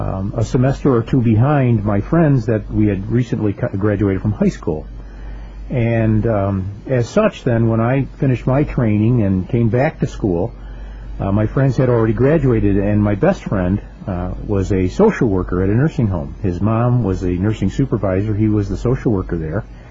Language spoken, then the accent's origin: English; Buffalo, New York, United States; I'm born and raised in Buffalo and a graduate of Canisius College.